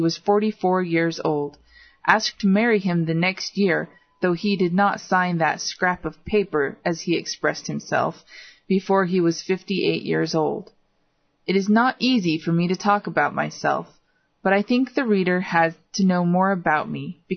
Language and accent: English; Hamburg, Germany; born there; English is a second language; I was born in Hamburg.